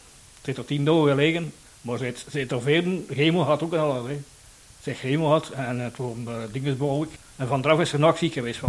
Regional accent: Denderleeuw, East Flanders, Belgium; Ik kom uit Denderleeuw. Ik ben geboren in Denderleeuw en ik ben van 51. En ben daar gepensioneerd ook altijd.

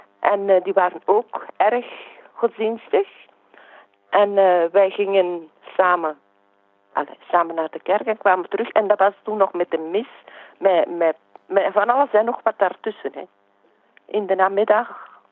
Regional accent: Buggenhout, Flanders, Belgium; born there; also born or lived in Antwerp; Mijn geboortestreek is Buggenhout.

